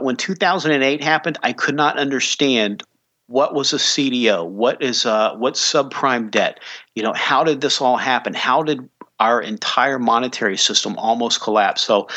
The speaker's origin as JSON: {"language": "English", "region": "Kentucky", "country": "United States", "tie": "born or raised there", "said": "I grew up in Kentucky, and both of my grandparents had farms"}